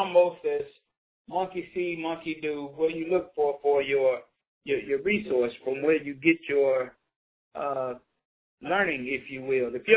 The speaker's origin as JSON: {"language": "English", "town": "Atlanta", "region": "Georgia", "country": "United States", "said": "I'm from Atlanta, Georgia"}